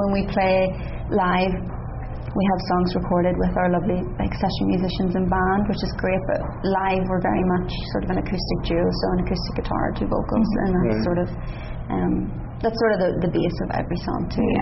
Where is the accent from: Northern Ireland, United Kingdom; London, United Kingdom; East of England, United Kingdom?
Northern Ireland, United Kingdom; I think people can almost tell we're from Fermanagh without even us saying it sometimes